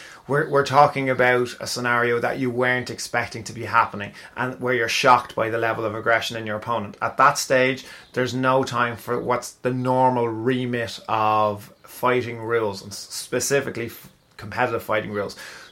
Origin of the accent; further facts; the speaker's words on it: Ireland; So, of course, being Irish, I immediately went, hang on a second